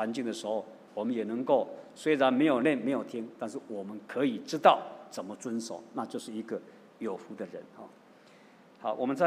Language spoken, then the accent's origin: Chinese; Taiwan; 他也不知道我从台湾来的